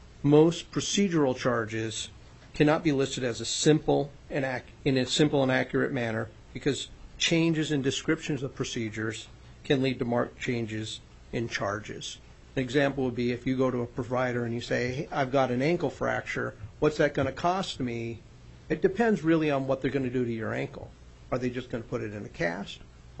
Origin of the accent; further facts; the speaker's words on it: Sitka, Alaska, United States; also born or lived in Palmer; now in Juneau, United States; I was born in Palmer and raised in Sitka.